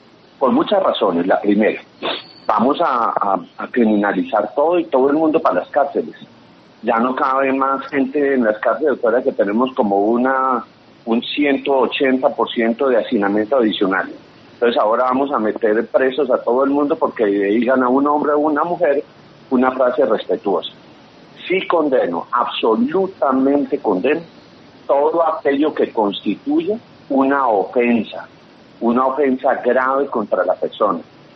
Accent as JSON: {"language": "Spanish", "country": "Colombia"}